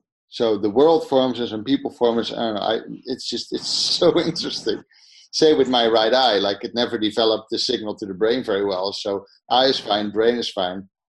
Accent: Netherlands; English is a second language; The Netherlands.

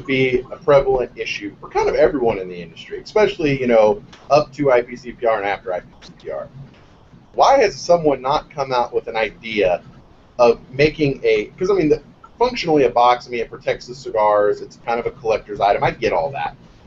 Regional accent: England, United Kingdom; I'm English, man.

